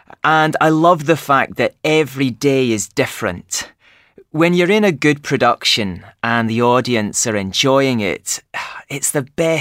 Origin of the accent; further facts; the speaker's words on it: Edinburgh, Scotland, United Kingdom; now in London, United Kingdom; I live in London, but I'm from Edinburgh, and I love coming back here every summer to do a show.